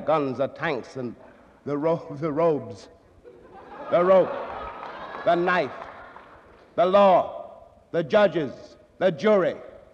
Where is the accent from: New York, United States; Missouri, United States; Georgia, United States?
New York, United States; New York City; born there; I was born in Harlem nearly 45 years ago. And I have lived long enough to see all of New York City look just like Harlem.